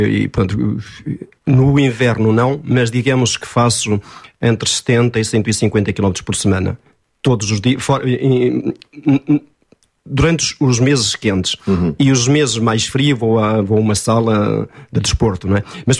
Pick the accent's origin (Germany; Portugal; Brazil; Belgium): Portugal; Eu sou português e orgulho de muito ser português.